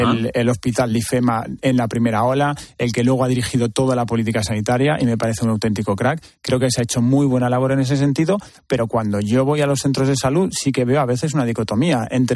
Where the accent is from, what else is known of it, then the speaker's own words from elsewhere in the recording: Madrid, Community of Madrid, Spain; como soy madrileño y llevo aquí toda la vida